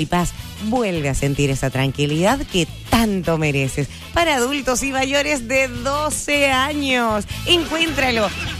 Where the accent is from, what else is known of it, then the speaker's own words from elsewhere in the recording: Chile; somos chilenos ahí, con todo este sentimiento maravilloso